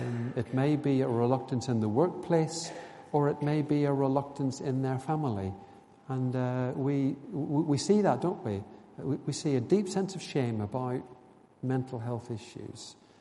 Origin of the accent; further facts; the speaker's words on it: Northern Ireland, United Kingdom; I grew up in Northern Ireland. Actually, in the 70s, when I was a teenager, it was very, very respectable to be a Christian.